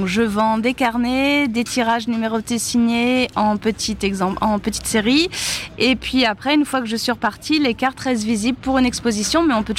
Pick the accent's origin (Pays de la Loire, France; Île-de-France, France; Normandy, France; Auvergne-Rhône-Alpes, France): Normandy, France; Je suis même pas bretonne, hein, je suis normande.